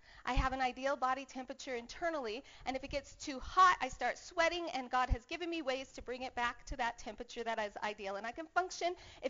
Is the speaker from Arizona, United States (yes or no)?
yes; Arizona, United States; I have a family member that is hotter than that. I'm from Arizona.